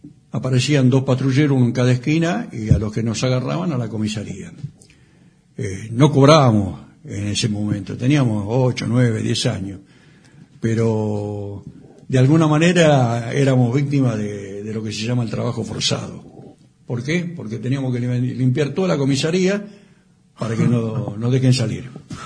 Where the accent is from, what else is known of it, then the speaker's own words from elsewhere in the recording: Liniers, Buenos Aires, Argentina; Bueno, una familia, nos criamos en Liniers, mi viejo trabajó toda su vida en la fábrica Guereño, y mi vieja trabajaba de lo que hoy se llama el servicio doméstico.